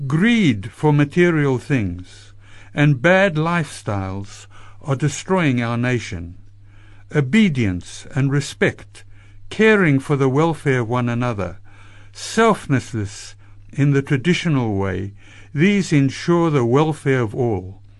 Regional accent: South Africa; I was a little shy at that time to say that I came from South Africa, but I told him.

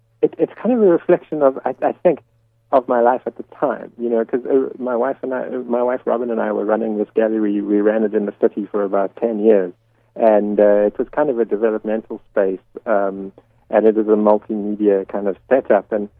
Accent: South Africa; the many ironies of being South African.

